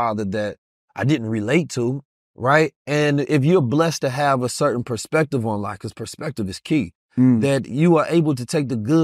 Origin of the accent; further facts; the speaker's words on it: St. Louis, Missouri, United States; also born or lived in Oakland; St. Louis and Oakland, so I come from the streets